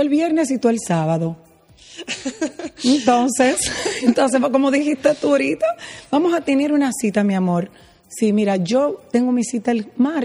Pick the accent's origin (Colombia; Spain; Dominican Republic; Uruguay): Dominican Republic; yo soy dominicana y tengo mi vida entera aquí